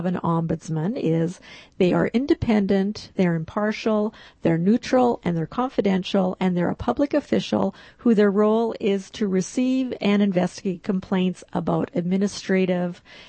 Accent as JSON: {"language": "English", "town": "Regina", "region": "Saskatchewan", "country": "Canada", "tie": "born or raised there", "also_born_or_lived": "Watrous", "said": "I'm from Saskatchewan originally. I was born in Watrous, and I lived in Watrous because my dad worked for CBK Radio."}